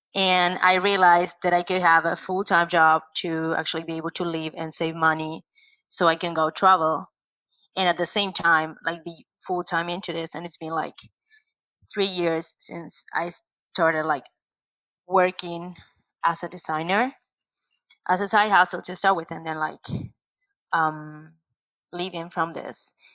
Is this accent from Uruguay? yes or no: yes; Uruguay; And I'm from Uruguay, so that's South America.